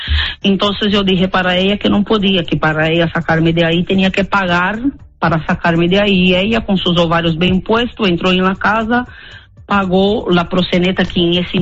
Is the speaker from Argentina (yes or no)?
no; Brazil; Yo soy de Brasil, ¿no? Era la típica niña de Brasil, nacida y criada en las favelas.